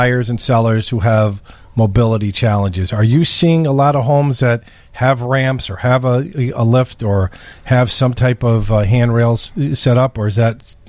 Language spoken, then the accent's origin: English; Schaumburg, Illinois, United States; Knucklehead, I'm from Schaumburg.